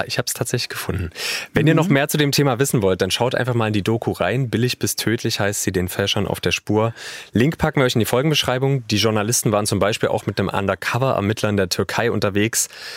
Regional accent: Halle, Saxony-Anhalt, Germany; Ich spiele in meiner Heimatstadt Halle seit vielen, vielen Jahren Fußball im Verein.

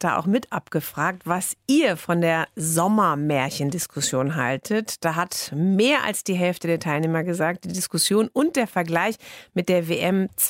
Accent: Bochum, North Rhine-Westphalia, Germany; Also ich meine, ich komme da fast her aus Bochum.

